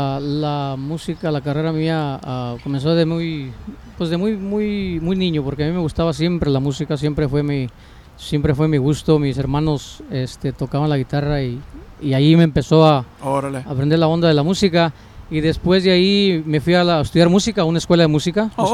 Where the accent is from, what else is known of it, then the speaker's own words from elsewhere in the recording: Ciudad Ocampo, Tamaulipas, Mexico; Bueno, yo nací en México. Soy originario de una ciudad que se llama Ciudad Ocampo, Tamaulipas.